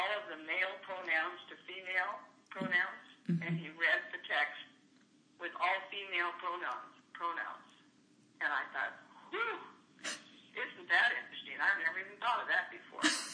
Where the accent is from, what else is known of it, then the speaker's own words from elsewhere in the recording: Yakima, Washington, United States; born there; I was born in Yakima, Washington, in 1940.